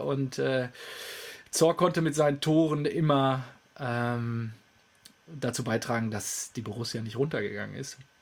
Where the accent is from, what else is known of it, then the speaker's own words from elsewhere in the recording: North Rhine-Westphalia, Germany; Lünen, das ist bei mir um die Ecke quasi, in meinem kleinen Heimatkaff.